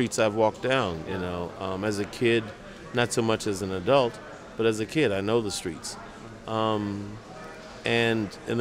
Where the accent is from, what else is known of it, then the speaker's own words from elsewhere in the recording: Washington, District of Columbia, United States; I mean, Washington's a special place only because it's my hometown.